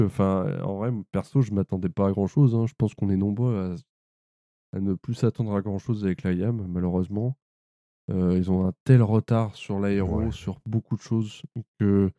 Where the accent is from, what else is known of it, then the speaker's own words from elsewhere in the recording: France; nous, en tant que Français fans